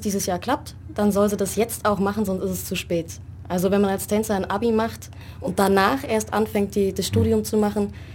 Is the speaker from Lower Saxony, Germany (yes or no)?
yes; Braunschweig, Lower Saxony, Germany; born there; also born or lived in Frankfurt am Main; Von Braunschweig, beziehungsweise so einem kleinen Dorf davor, ging's dann nach Frankfurt am Main.